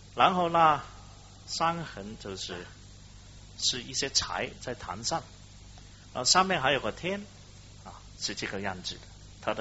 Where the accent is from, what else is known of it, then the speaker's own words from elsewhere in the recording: Guangdong, China; 你知道我们广东人是讲古语的